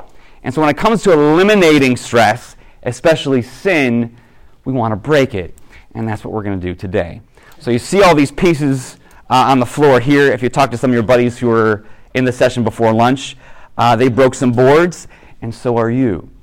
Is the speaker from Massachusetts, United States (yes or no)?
no; Garfield Heights, Ohio, United States; So I grew up in Garfield Heights, not too far from here, and I went to Catholic grade school, high school.